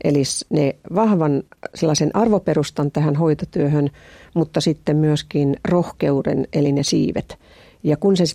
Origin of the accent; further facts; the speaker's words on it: Ostrobothnia, Finland; Ja se, että me ollaan pohjalaisia molemmat, niin me ollaan ymmärretty toinen toisiamme.